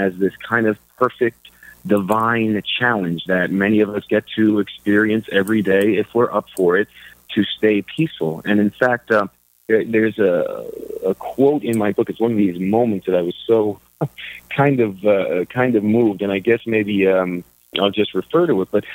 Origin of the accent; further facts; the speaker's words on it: Long Island, New York, United States; Yes, I am a father of three, chasing kids around like so many of us out here, born and bred in Long Island, went to school at Columbia University